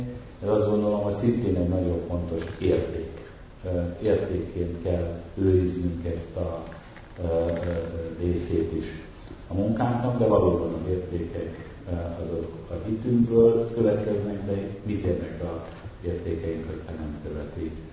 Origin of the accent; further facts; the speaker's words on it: Budapest, Hungary; born there; én már Pesten születtem, de gyerekkoromban mindig határon túl töltöttük